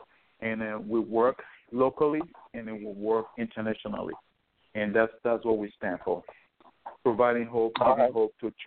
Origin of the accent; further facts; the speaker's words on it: Nigeria; now in United States; just because I'm a Nigerian. I'm a Nigerian-American, you know.